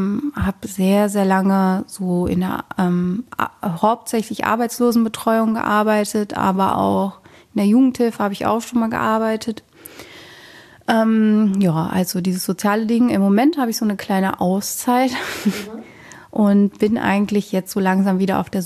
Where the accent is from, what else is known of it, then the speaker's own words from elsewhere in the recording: Rhineland, Germany; weil ich komme eigentlich auch aus dem Rheinland.